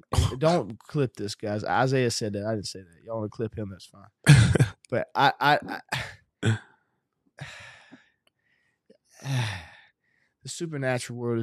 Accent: United States; Actually, the kingdom of God is my people, but in the natural, I'm an American.

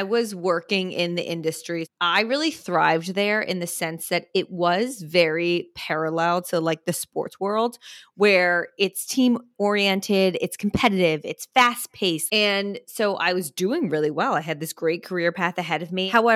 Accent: New Jersey, United States; I'm from Jersey. I am one of three girls.

